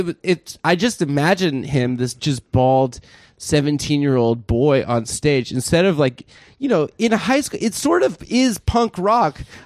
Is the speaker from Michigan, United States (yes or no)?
no; Santa Monica, California, United States; also born or lived in Las Vegas; I'm from Santa Monica originally, like West LA.